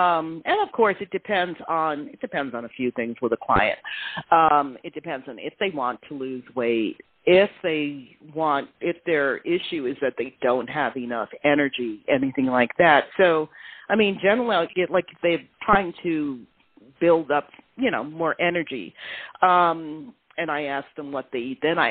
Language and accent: English; United States; That's my heritage. I am Jamaican.